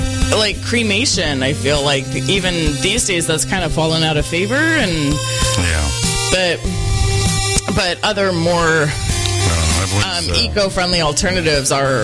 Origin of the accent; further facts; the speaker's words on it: California, United States; I actually have never heard that in all my growing up in the Bay Area and living in San Francisco for over 20 years.